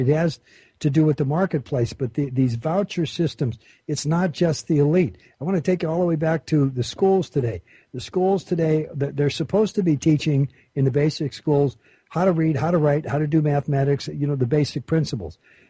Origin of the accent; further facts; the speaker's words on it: Los Angeles, California, United States; I remember growing up in the 50s and 60s. I was in I was brought up in Los Angeles.